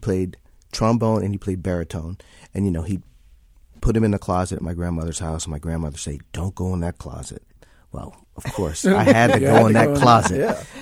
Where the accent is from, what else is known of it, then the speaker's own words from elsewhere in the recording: Florida, United States; now in Chicago, United States; I grew up in Florida area and then moved to Chicago